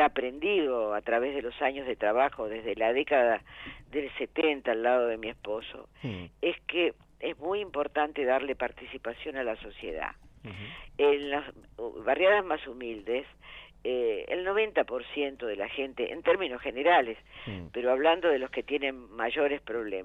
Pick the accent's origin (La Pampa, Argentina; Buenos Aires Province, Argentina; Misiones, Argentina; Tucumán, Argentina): Buenos Aires Province, Argentina; Lomas de Zamora; yo soy de Lomas de Zamora, nací en el Hospital Gandulfo.